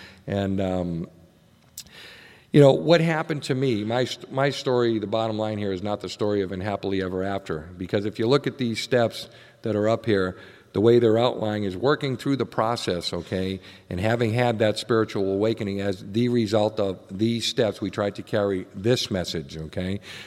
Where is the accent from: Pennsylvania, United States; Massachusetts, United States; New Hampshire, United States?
Massachusetts, United States; Boston; I grew up in Boston, one of the most racial capitals in the country in the 70s. We had forced busing and stuff.